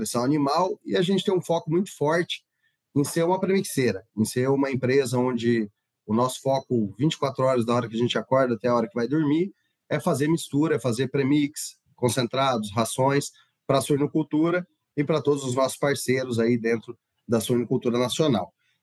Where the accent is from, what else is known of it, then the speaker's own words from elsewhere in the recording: Londrina, Paraná, Brazil; Eu sou natural de Londrina, do norte do Paraná. Ali eu nasci, cresci, me formei. Ali eu realizei também o meu mestrado.